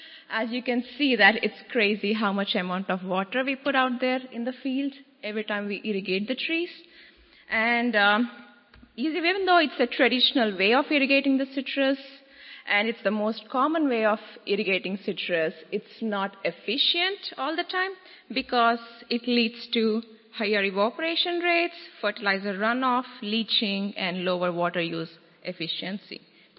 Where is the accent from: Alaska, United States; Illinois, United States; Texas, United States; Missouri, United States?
Texas, United States; we are from the South Texas area of the South Texas area, which is located very near to the Rio Grande Valley.